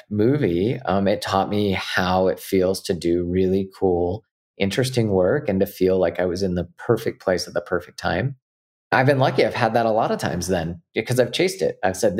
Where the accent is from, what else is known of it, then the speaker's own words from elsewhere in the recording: Sonora, California, United States; when I was a kid, I was a child actor in my hometown, and I was in a lot of the local plays and anything that they kind of did up in my hometown of Sonora, California.